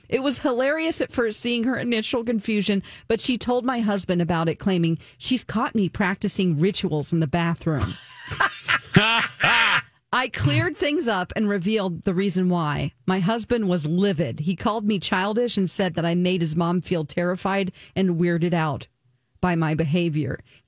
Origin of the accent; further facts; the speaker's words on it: the South, United States; Maybe it's because I'm from the South.